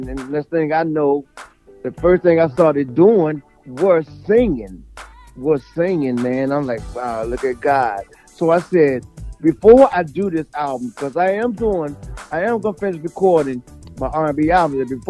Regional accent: North Carolina, United States; I was a little kid, man, a little boy, man, in North Carolina. I was born in North Carolina, man.

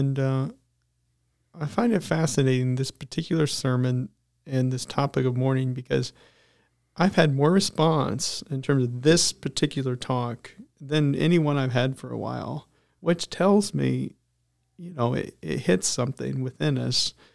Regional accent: Ligoti, Indiana, United States; moved away as an adult; So I grew up in Ligoti, Indiana, and I moved there when I was 3 years old, moved away when I was 24 years old.

